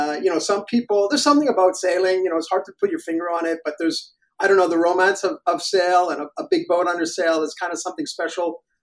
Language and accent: English; Canada; now in Europe; I grew up in Canada, but I left there a long, long time ago. I've been traveling a lot in my life, but I spent most of my life in Europe.